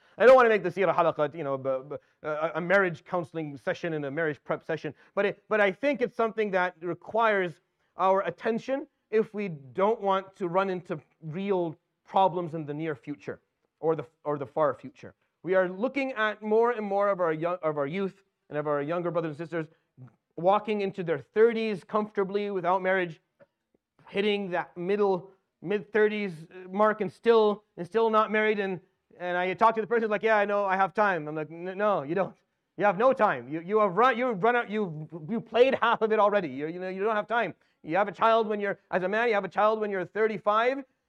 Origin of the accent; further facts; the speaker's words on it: Syria; moved away; I've seen stuff similar from where I used to live when I came from Syria.